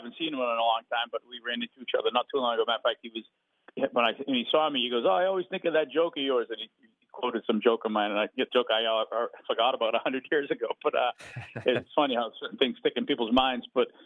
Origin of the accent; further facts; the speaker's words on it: Boston, Massachusetts, United States; Yeah, I mean, I know I'm biased because I'm from Boston, but I think some of the best comics of all time come out of Boston